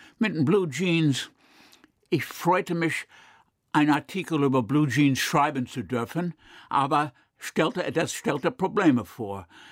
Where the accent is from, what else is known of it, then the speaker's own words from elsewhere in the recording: United States; ich war und blieb Amerikaner. Ich konnte doch nicht Deutsche werden, habe ich gedacht. Ich sah mich als Amerikaner immer.